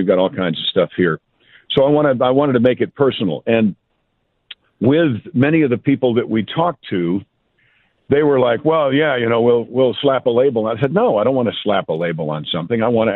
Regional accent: Mount Kisco, New York, United States; I'm from Mount Kisco. I'm just from across the Tappan Zee.

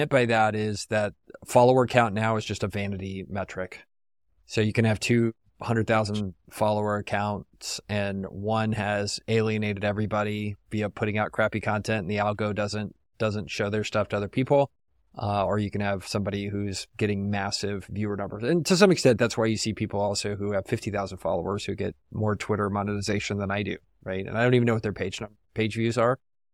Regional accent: San Antonio, Texas, United States; like growing up in San Antonio, you grow up learning how to sweat

